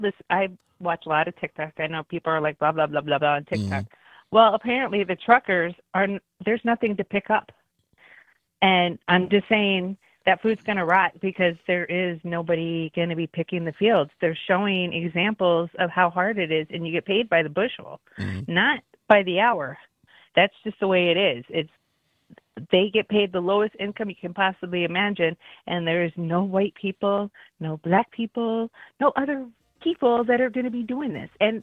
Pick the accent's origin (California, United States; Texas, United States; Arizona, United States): Arizona, United States; Yuma; now in Monroe, United States; All I know is I grew up in Yuma, Arizona, and right now is harvest time.